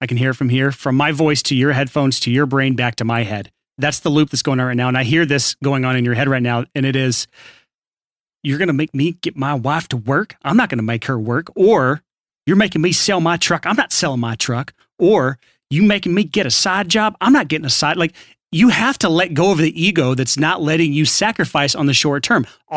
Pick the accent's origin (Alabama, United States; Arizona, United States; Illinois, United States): Alabama, United States; I mean, I was born and raised in Alabama, yeah. So that's my actual voice.